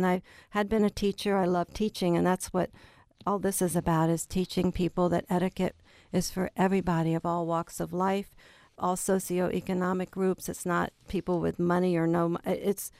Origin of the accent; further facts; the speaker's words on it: Maryland, United States; also born or lived in Washington, D.C. / New Orleans; I was born in Washington, D.C., grew up in Maryland, and then moved to New Orleans.